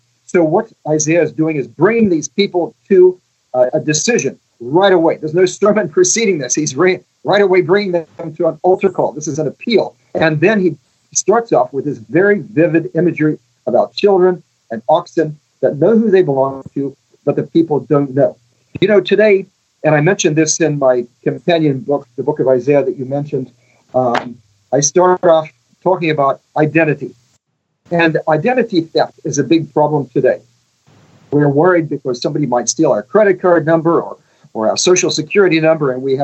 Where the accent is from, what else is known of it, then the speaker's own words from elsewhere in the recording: Australia; And excuse me, I'm from Australia, so I'm blunt.